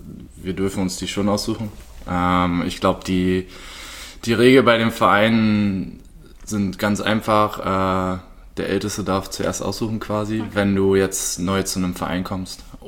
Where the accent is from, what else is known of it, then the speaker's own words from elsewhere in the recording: Berlin, Germany; also born or lived in Potsdam; now in Dresden, Germany; Heimat, ich bin ein Berliner. Ne? Kein Potsdamer.